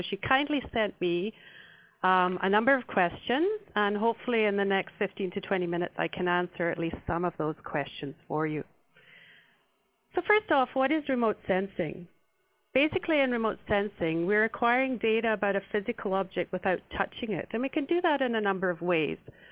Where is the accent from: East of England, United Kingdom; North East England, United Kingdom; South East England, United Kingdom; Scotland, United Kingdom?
Scotland, United Kingdom; This particular one is Buntata, which comes from Scotland, my home country.